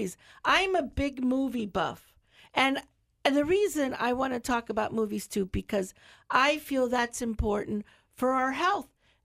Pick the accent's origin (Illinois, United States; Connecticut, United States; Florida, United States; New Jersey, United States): Florida, United States; Charlotte County; So I think that I grew up here in Charlotte County my whole life.